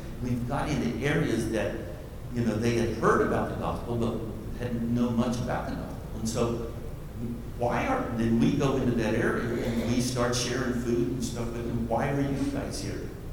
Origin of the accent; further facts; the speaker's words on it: West Virginia, United States; Because I grew up in West Virginia. I was a diesel mechanic.